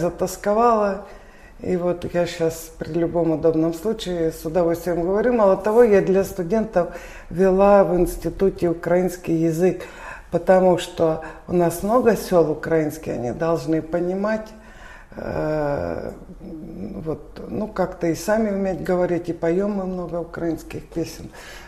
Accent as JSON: {"language": "Russian", "town": "Voronezh", "region": "Voronezh Oblast", "country": "Russia", "said": "Откуда ты есть? Я говорю, из Воронежа."}